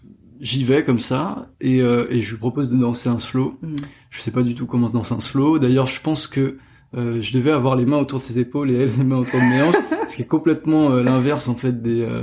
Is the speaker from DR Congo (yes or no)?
no; Saint-Étienne, Auvergne-Rhône-Alpes, France; J'étais en troisième au collège, dans la région de Saint-Étienne, de là d'où je viens.